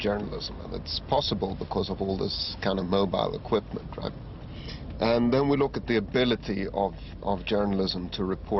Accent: Sweden; moved away as an adult; now in United States; I'm from Sweden originally. I moved to the US in 2004.

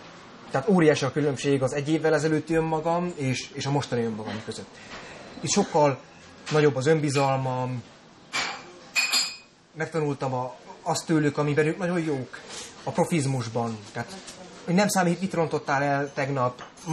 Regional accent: Tiszabecs, Szabolcs-Szatmár-Bereg, Hungary; now in Geneva, Switzerland; Itt élek közel egy éve, itt tanulok, de soha nem felejtem el azt, hogy honnan származom, hiszen egy kis magyarországi faluból, Tiszabecsről jöttem.

